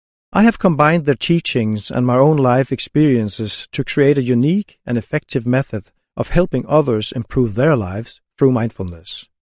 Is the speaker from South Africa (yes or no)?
no; Odense, Southern Denmark, Denmark; English is a second language; I was born and raised in Odense, Denmark's third largest city and the childhood home of fairy tale writer Hans Christian Andersen.